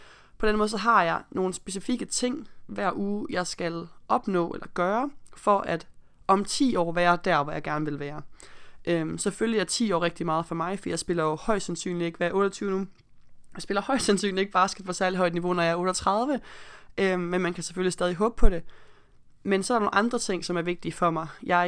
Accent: Aarhus, Central Denmark Region, Denmark; jeg er fra Aarhus af og pige

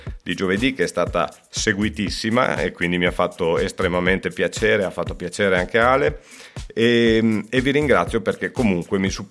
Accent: Verona, Veneto, Italy; da veronese, da tifoso Hellas

